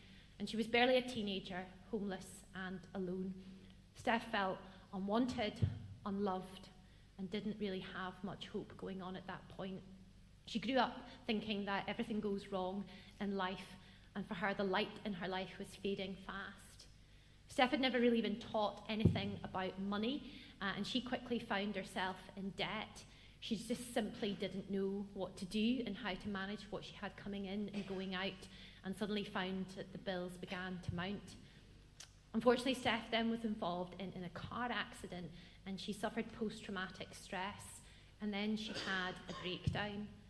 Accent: Scotland, United Kingdom; moved away as an adult; also born or lived in Northern Ireland; I am originally from Scotland and the Scottish borders. Now I went to Northern Ireland to go to university, to go to Queen's, and I met my husband and accidentally stayed for 20 years.

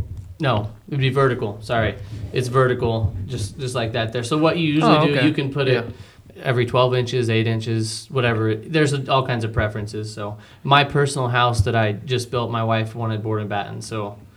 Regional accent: Hot Springs, Arkansas, United States; also born or lived in Texas / New Mexico; I was born in Texas. We lived in New Mexico. We lived in Arkansas. We kind of settled in Hot Springs, Arkansas at the Oaklawn racetrack.

